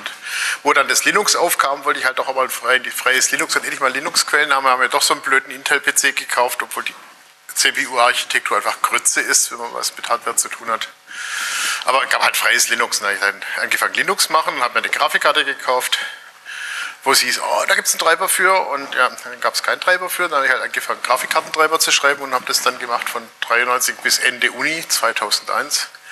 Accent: Tübingen, Baden-Württemberg, Germany; weil bei uns in Tübingen gab es 3 Gymnasien

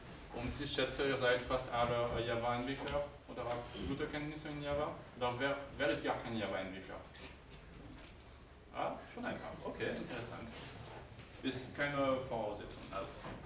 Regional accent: France; German is a second language; now in Bern, Switzerland; wie ich das nicht verstecken kann vom Akzent, bin ich Franzose, aber ich lebe in der Nähe von Berna

